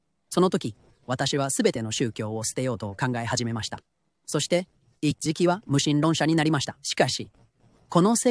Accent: Toronto, Ontario, Canada; 私はトロントで生まれ育ちましたが、家族はインドの背景を持っています。私の人生はカナダの文化と家庭におけるインドの文化が混ざり合っていました。

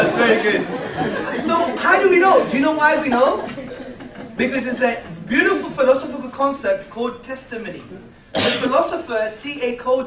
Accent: Greece; I come from Greece. My parents are Greek, by the way. I look Pakistani. but I'm thoroughly Greek, okay?

